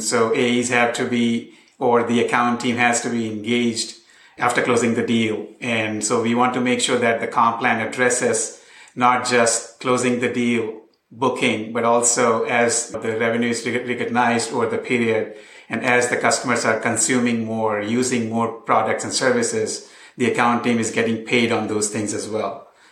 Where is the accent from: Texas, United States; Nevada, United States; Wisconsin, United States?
Texas, United States; Austin; I'm from Austin, Texas.